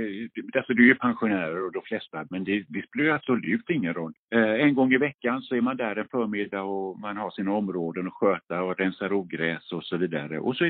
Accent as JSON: {"language": "Swedish", "country": "Sweden", "said": "det ska ju höras att jag kommer från Sverige."}